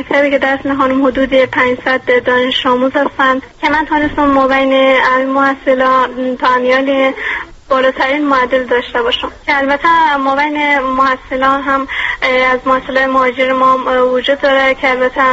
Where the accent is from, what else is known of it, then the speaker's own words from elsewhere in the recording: Iran; born there; من خودم تا امیال اصلا هیچ افغانستان ندیدم و من خودم در ایران متولد شدم